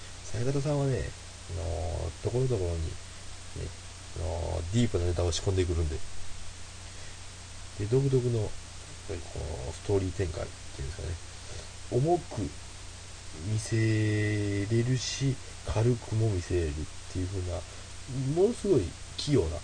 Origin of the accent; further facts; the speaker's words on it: Wakayama, Japan; 僕ら和歌山県の白浜から来てるんですよ。地元一緒です。